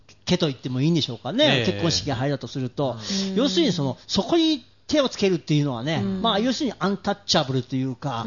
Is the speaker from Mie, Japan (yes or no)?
yes; Mie, Japan; 私はなんちゃって関西ですけどね、三重県の出身ですから、